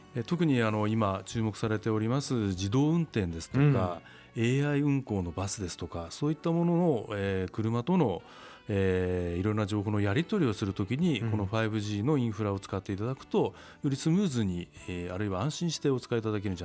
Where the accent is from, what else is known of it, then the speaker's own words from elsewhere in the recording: Chiba, Japan; now in Utsunomiya, Japan; あ、出身は千葉県ですね、